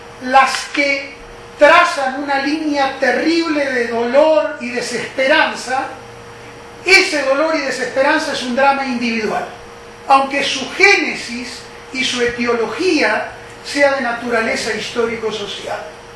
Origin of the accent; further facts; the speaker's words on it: Argentina; de lo que era esta sociedad capitalista dependiente de Argentina. Y yo trabajé mucho con adolescentes en mi país